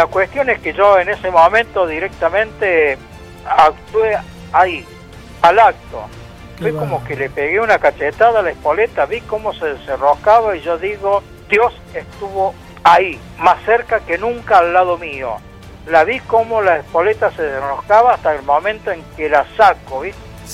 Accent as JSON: {"language": "Spanish", "country": "Argentina", "said": "creo que era mi deber como argentino y como soldado hacer lo que hice."}